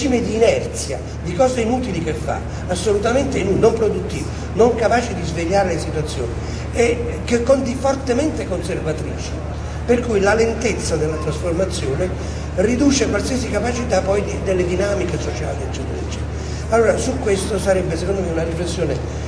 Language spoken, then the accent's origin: Italian; Basilicata, Italy; io sono della Basilicata